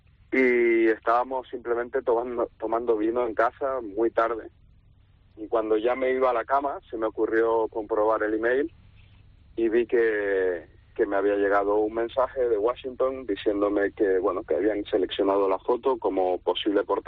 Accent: Spain; soy el primer español que consigue una portada en National Geographic Internacional

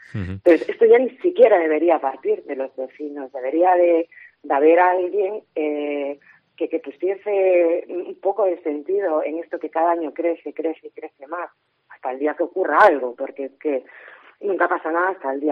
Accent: Vigo, Galicia, Spain; Yo soy viguesa, tengo 49 años y llevo viviendo 49 años en el centro de Vigo.

